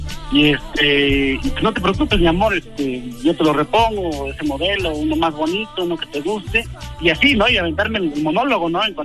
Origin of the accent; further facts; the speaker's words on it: Monterrey, Nuevo León, Mexico; now in Mexico City, Mexico; Yo soy de Monterrey, yo estoy aquí en la Ciudad de México por trabajo